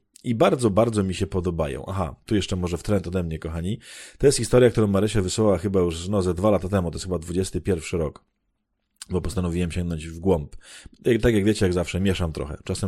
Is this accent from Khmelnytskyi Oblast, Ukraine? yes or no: yes; Khmelnytskyi Oblast, Ukraine; Polish is a second language; now in Poland; Pochodzę z Ukrainy, z okolicy fajnego miasta Kamieniec Podolski, więc od razu przepraszam za błędy i zapraszam na Ukrainę.